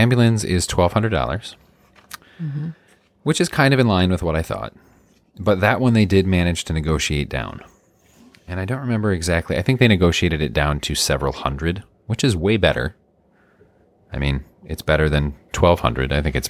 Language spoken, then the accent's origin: English; Midwest, United States; I'm from the Midwest, so I just apologize for everything.